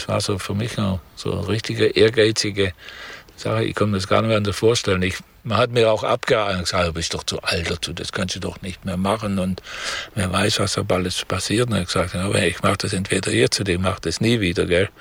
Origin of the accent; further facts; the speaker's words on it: Aalen, Baden-Württemberg, Germany; Also ich bin am 17. Oktober 1941 in Ahlen, Württemberg, geboren, also gebürtiger Schwabe. Ich habe in Stuttgart an der Uni vor uns das Diplom, Maschinenbau-Diplom studiert. Und dann anschließend bin ich in Schwaben geblieben.